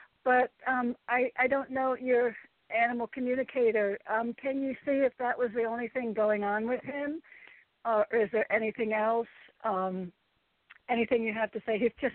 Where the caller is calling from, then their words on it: Connecticut, United States; Connecticut.